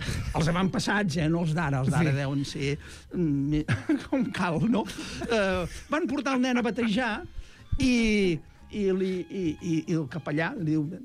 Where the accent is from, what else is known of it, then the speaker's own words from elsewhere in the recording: Catalonia, Spain; aquesta vila de la meva comarca, del Baix Camp